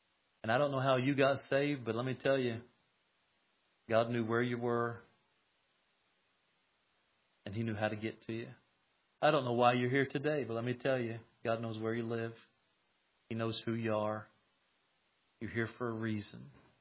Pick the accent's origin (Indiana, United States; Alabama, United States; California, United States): Indiana, United States; Little kid growing up in Greene County, Indiana, where there's more cows than people. A town of 1,000 people, and we live 6 miles outside of town.